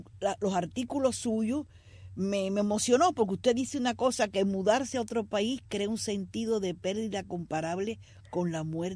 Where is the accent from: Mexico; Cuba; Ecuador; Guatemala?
Cuba; moved away; Yo soy cubana, llegué aquí sin hablar inglés.